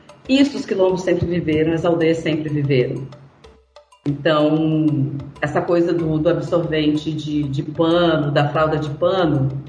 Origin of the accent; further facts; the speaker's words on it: Pará, Brazil; born there; eu nasci no Pará, na verdade